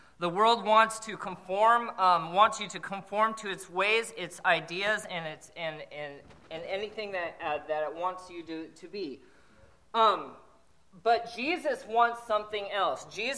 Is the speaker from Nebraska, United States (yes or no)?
no; Sequim, Washington, United States; I grew up in Sequim, Washington. This is my hometown. I'm officially a Sequimite.